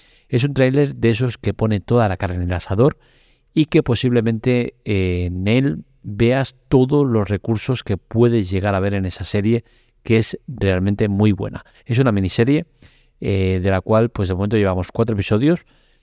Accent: Barcelona, Catalonia, Spain; está ubicada en Barcelona, ciudad donde nací y donde resido

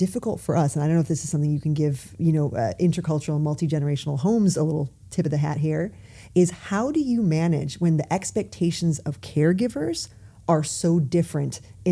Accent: United States; because I'm American. I grew up in a traditional American home

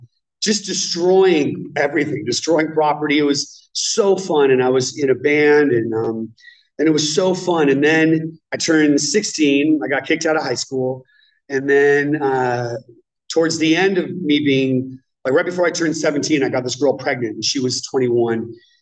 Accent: Santa Cruz, California, United States; I grew up in the Bay Area. I was in Santa Cruz

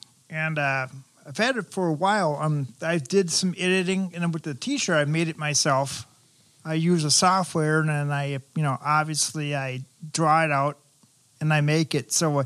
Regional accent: Forest Lake, Minnesota, United States; also born or lived in St. Paul; I actually was born in St. Paul, and then I was raised in Forest Lake, Minnesota.

